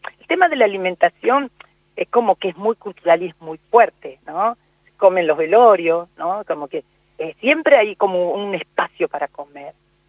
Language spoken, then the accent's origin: Spanish; Patagonia, Argentina; Yo soy también patagónica y teníamos como una alimentación más estacional.